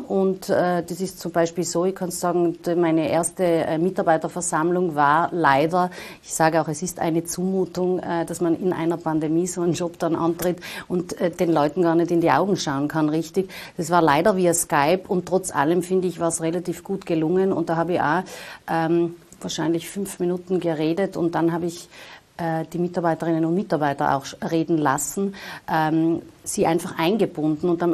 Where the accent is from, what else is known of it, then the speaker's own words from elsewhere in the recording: Tyrol, Austria; Und ich komme ja aus Tirol und deswegen kann ich sagen, es ist ja ein Stück weit auch eine Rückkehr in die Heimat.